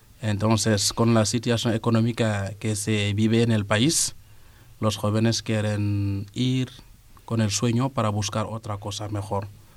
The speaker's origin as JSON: {"language": "Spanish", "country": "Senegal", "said": "A unos 100 kilómetros de Dakar, bajando a la costa."}